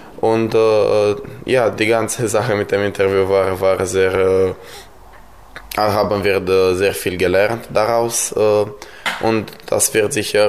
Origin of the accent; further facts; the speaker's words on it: Brașov, Brașov County, Romania; German is a second language; ich komme aus Kronstadt und ich bin in der 10. Klasse.